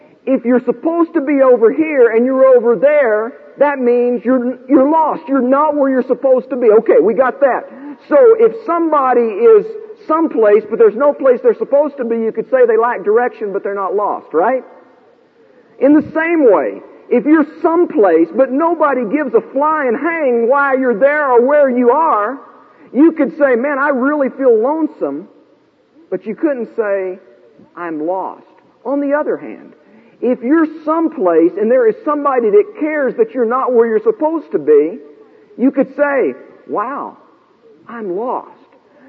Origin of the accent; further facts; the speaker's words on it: Dallas, Texas, United States; Now, I'm originally from Dallas.